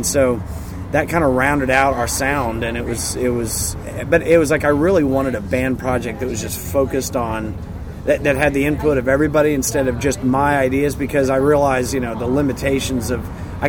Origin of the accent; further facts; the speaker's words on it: Texas, United States; It's just, you know, we're from Texas, so there's still... Some sounds are a little folkier, I guess.